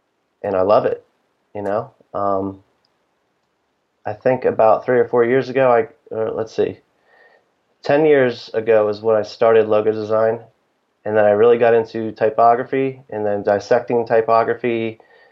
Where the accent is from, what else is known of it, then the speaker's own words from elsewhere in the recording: Ohio, United States; born there; also born or lived in Maine / Maryland / West Virginia / Colorado; I was born in Ohio, lived in Maine, lived in Maryland. Just recently we lived in West Virginia. Like I said, I lived in Colorado. So I've never really had a home per se, a place that I can call home